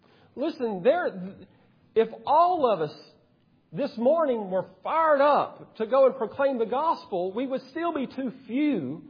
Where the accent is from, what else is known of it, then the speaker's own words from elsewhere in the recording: Georgia, United States; I'm from Georgia, but I think He can.